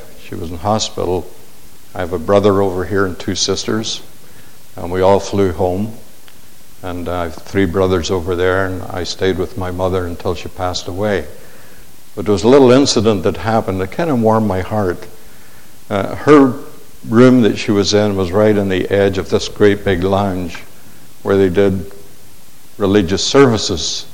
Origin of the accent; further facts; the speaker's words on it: Ireland; now in Canada; I was so glad to see him because it was a reminder to me that I've lost my accent and I'm Canadian.